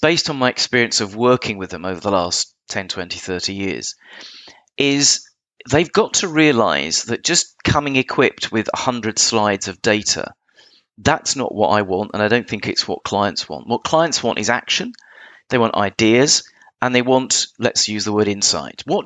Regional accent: England, United Kingdom; by the way, for the international audience, I'm English, so it's data.

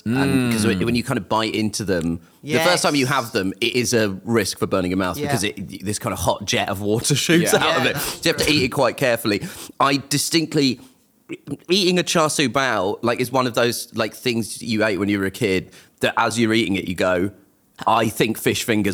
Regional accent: Kerala, India; so we're from Kerala in India, and there's fish in Kerala.

